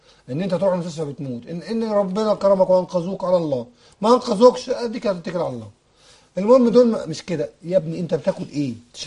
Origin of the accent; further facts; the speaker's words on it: Egypt; مش عندنا في مصر